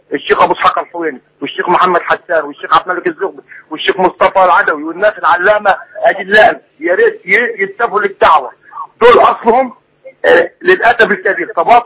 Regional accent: Upper Egypt, Egypt; وراحوا تراجعوا عندنا في الصعيد وتلموا حوالين مديريات الامن

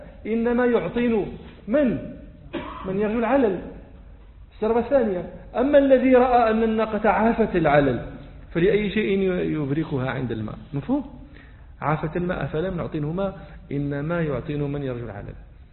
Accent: Rabat, Rabat-Salé-Kénitra, Morocco; أنا لست من أهل الإبل، والرباط هذه لا إبل فيها، هذه مدينة شاطئية ما عندنا إبل.

